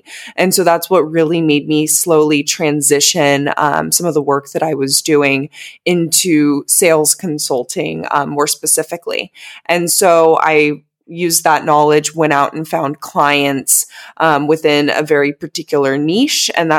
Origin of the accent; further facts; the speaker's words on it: California, United States; So I'm from the United States originally, from California.